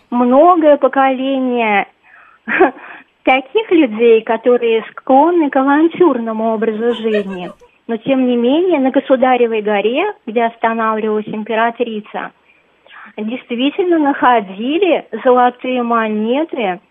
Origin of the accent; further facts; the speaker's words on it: Cheboksary, Chuvashia, Russia; moved away as an adult; now in Moscow, Russia; Я хочу вам рассказать о городе не очень большом, моей малой родины, потому что я не москвичка, приехала поступать на журналистику и осталась. Чебоксары — столица Чувашии, 485 тысяч населения